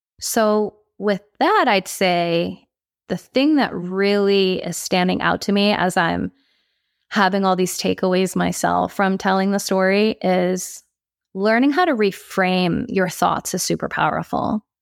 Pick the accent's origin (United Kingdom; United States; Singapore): Singapore; also born or lived in Philippines / Netherlands; being Dutch Filipino, being raised in Singapore, going to the Philippines, coming back to Holland, having lived in Asia, being culturally confused